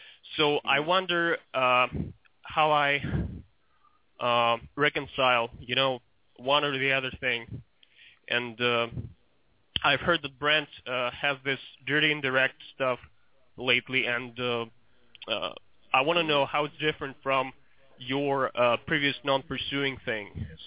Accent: Moscow, Russia; I come from Moscow, you know, Russian girls are pretty submissive, I guess, sometimes.

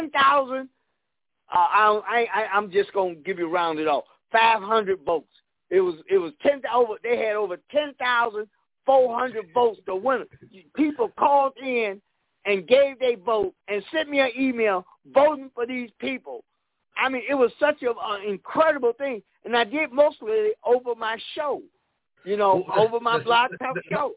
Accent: Chicago, Illinois, United States; Born and raised in Chicago. Right. I'm a Chicago boy.

